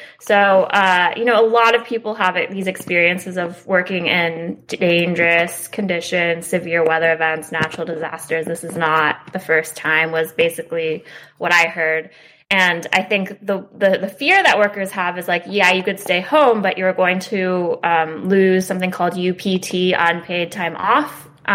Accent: California, United States; now in New York, United States; I am from California and I live in New York, so I've never had that experience.

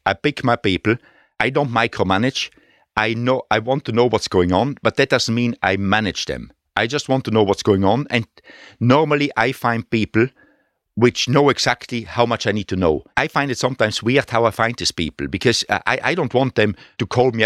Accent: Trentino-Alto Adige, Italy; English is a second language; I come, my background, I come from South Tyrol, which is in the mountains, a beautiful area, you know.

